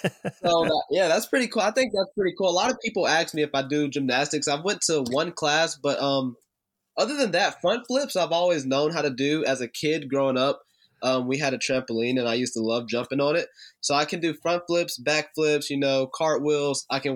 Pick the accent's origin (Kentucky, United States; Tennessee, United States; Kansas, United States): Tennessee, United States; Mount Pleasant; also born or lived in Spring Hill; So I grew up in Mount Pleasant. We lived in Mount Pleasant for, I want to say, up until my seventh grade year. And then we moved to Spring Hill.